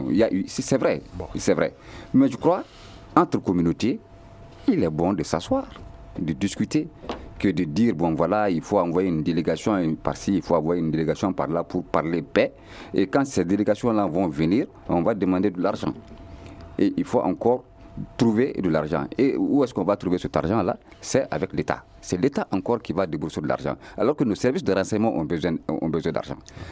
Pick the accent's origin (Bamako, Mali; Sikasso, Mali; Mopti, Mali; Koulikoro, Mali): Koulikoro, Mali; Karan; moi je suis malinké. Bon, que je vais chez moi, je suis de Karan, vers le Mandé, en allant vers la Guinée